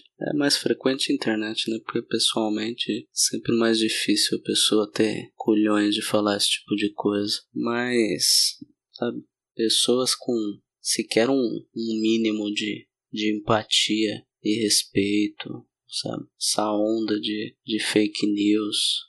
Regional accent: São Paulo, Brazil; Bom, vocês sabem, eu sou de São Paulo.

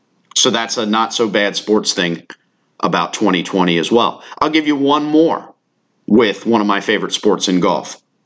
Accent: United States; I'm sorry, I am an American, and when the American team wins, it doesn't benefit my life one bit.

